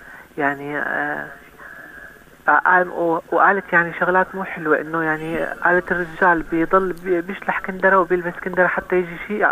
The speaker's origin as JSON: {"language": "Arabic", "country": "Syria", "said": "من الشام."}